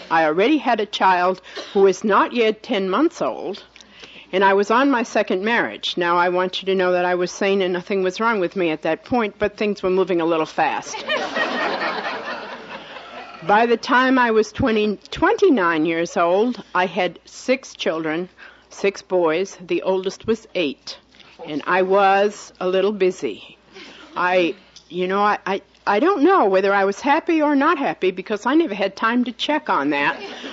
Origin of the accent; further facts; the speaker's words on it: Denver, Colorado, United States; I'm from Park Hill in Denver, Colorado, District 1112.